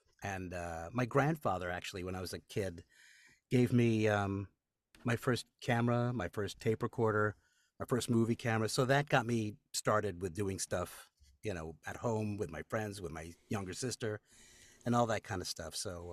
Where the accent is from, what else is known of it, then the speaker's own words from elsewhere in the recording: Manhattan, New York, United States; Well, I grew up in Manhattan, and my dad worked in television.